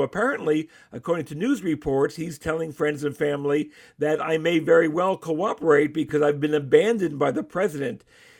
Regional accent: Bronx, New York, United States; Like I'm from the Bronx, so English is always tough for me.

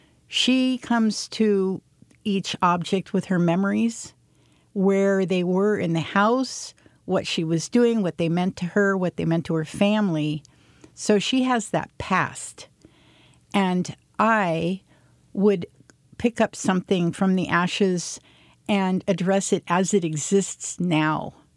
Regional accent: Chico, California, United States; born there; a place I'd never visited, even though I was born in Chico.

